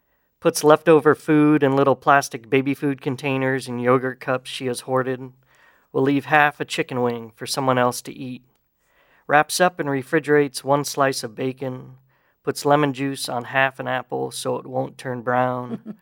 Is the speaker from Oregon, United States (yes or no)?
no; Nebraska, United States; This is, if you tell everybody I'm from South Dakota... I grew up in Nebraska.